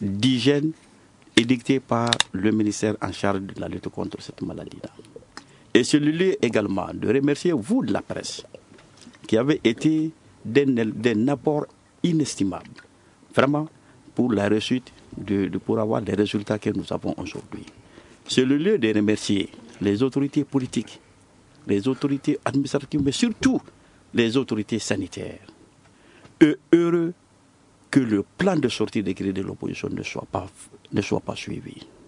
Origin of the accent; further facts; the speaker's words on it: Kéniéba, Kayes, Mali; Je suis de Kenyeba.